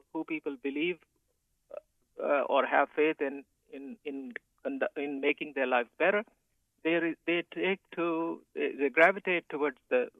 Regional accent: India; born there; moved away; also born or lived in Pakistan; my family originally came from India, but so I was born in India and then migrated to Pakistan.

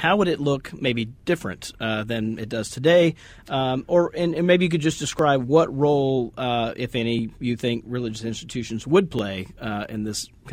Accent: Mississippi, United States; I grew up in Mississippi.

